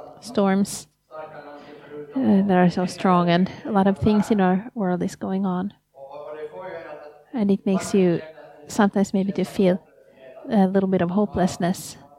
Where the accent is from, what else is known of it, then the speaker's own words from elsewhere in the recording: Tammisaari, Uusimaa, Finland; I come from Tammisaari